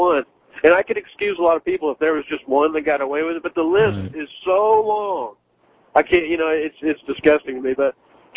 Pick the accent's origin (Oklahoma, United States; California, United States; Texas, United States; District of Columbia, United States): Texas, United States; Well, you know, I was raised in Texas, served in the Marines